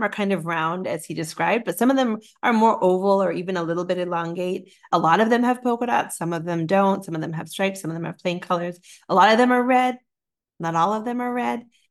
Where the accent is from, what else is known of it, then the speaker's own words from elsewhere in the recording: Canada; now in United States; I'm originally from Canada also, so I am a Canadian and I'm living here in the United States.